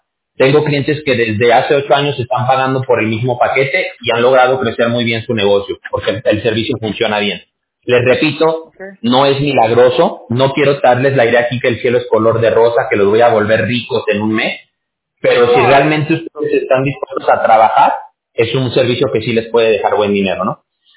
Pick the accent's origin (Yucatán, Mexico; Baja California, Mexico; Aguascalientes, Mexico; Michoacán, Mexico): Aguascalientes, Mexico; yo soy de Aguascalientes. ¿No sé si ubican por Aguascalientes ustedes?